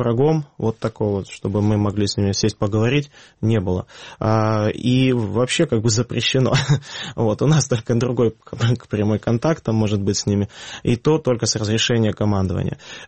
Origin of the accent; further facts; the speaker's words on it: Yevpatoria, Crimea, Ukraine; Я из Евпатории. Более 7 лет работал в Евпатории в администрации